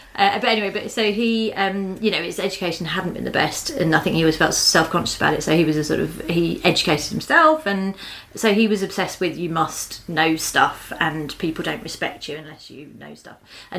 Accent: Croydon, London, United Kingdom; Glamorous South London. And yes, growing up, it was a world of concrete and greyness.

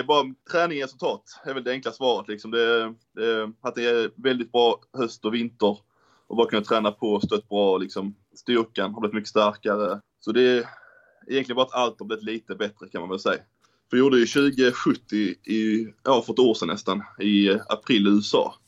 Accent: Sösdala, Skåne, Sweden; now in Malmö, Sweden; Jag är uppväxt i Sösdala då

